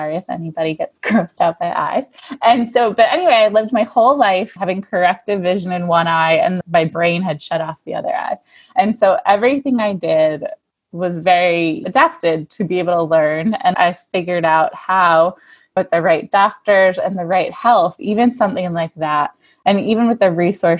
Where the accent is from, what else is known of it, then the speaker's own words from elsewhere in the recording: New York City, New York, United States; because as a New Yorker, you don't want to wait in the lines as much and do all those things.